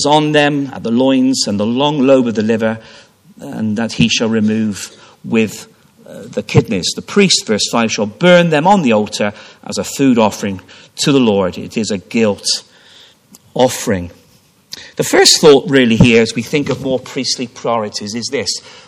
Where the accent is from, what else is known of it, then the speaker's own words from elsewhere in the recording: Stroud, South West England, United Kingdom; I remember as a young boy, something growing up in Stroud in Gloucestershire, something quite significant happened in our little town.